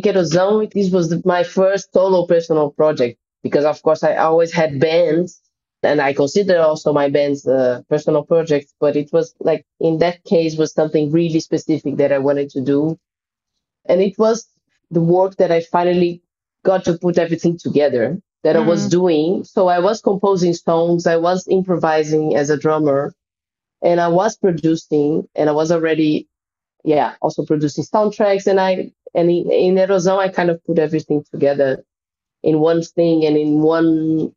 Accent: São Paulo, Brazil; I come from Brazil, more specifically from São Paulo, which has, well, Brazil, needless to say, is a country, really powerful musical culture. And São Paulo specifically is a huge city with 20

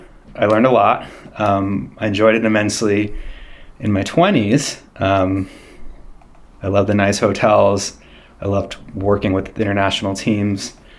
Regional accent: Boulder, Colorado, United States; also born or lived in Shanghai, China / Singapore; So I grew up in Boulder. I moved here when I was three. My dad taught at CU for 35 plus years. So moved to Boulder at a young age.

